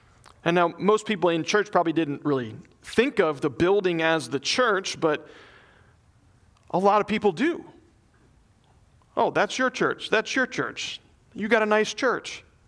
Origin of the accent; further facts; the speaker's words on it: the South, United States; but where I grew up in the South, we always went to church, right?